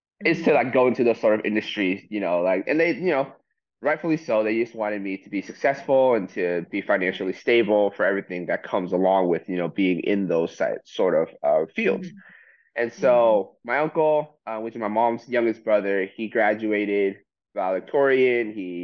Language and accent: English; Portland, Oregon, United States; I am born and raised in Portland, Oregon. Portland has been my home for the last 28 years. My parents immigrated here from Vietnam, and they met here in Portland picking strawberries.